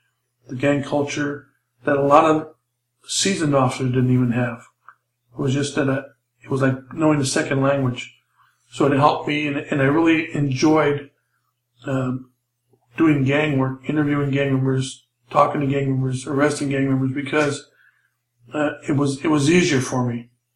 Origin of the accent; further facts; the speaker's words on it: Los Angeles, California, United States; I was born and raised in Los Angeles, Mexican-American ethnicity, my background. I was raised in a gang area in East Los Angeles.